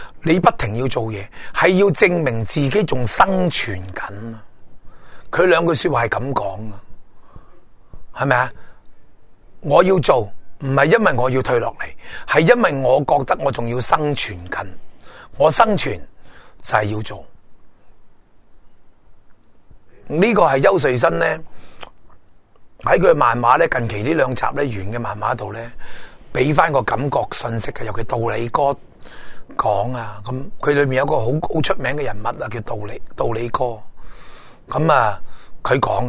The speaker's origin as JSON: {"language": "Cantonese", "country": "Hong Kong", "said": "我哋香港人守唔住我哋香港人嘅重要嘅一步，"}